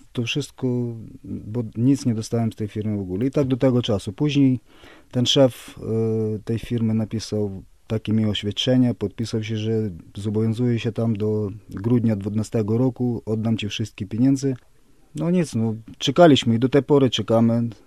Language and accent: Polish; Kamianets-Podilskyi, Khmelnytskyi Oblast, Ukraine; moved away as an adult; now in Wałbrzych, Poland; pochodzę z takiego miasta Kamieńca Podolskiego. Przyjechałem w 2010 roku, przyjechałem do Wałbrzycha, do miasta za Wrocławiem.